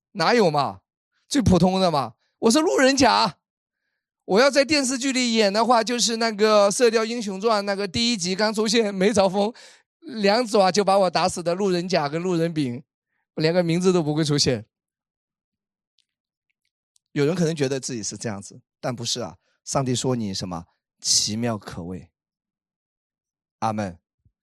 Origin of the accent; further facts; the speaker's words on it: Wenzhou, Zhejiang, China; 我去欧洲签证我说我是温州的都不行，我要是上海的稍微可以行